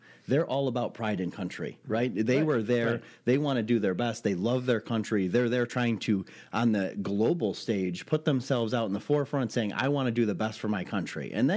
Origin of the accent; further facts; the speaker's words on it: United States; just based on me being an American?